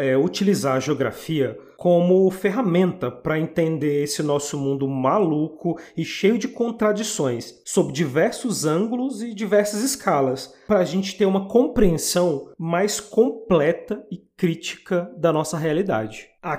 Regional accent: Brasília, Federal District, Brazil; lá em Brasília, nossa capital, que é a cidade onde eu nasci e vivi a maior parte da minha vida. No entanto, desde 2011, eu estou morando aqui em Minas Gerais, no Vale do Rio São Francisco

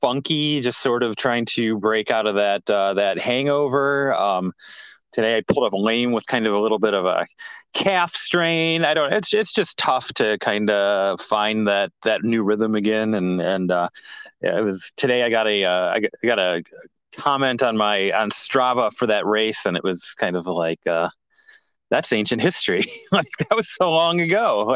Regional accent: Ohio, United States; my co-host is Charlie Lambrix from Utah. I'm from Ohio.

